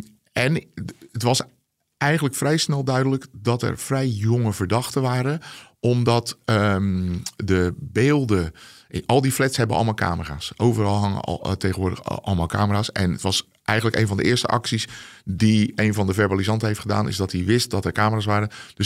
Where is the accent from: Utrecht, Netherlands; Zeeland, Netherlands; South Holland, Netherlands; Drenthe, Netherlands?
South Holland, Netherlands; Rotterdam; Ik kom helemaal niet uit Arnhem, uit die regio. Hè. Je hoort aan mij dat ik niet uit Amsterdam kom ook, zeg maar.